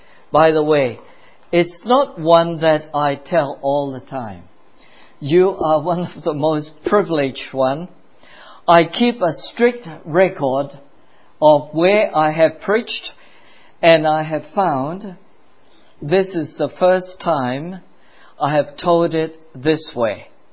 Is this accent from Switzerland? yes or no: no; Guangzhou, Guangdong, China; I was born in Guangzhou, huh? Canton. That's what it's called, okay? For most of us who are older, it's Canton, because I'm Cantonese.